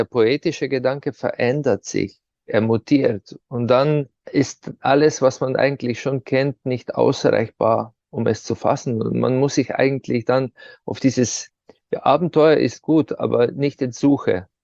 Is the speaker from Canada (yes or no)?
no; Ptuj, Slovenia; Zum Beispiel die Hauptfigur, der Kurn, so eine Maske, die bei uns in der Stadt, wo ich herkomme, Ptuja, ja, bei Fastnacht, den Winter vertreibt.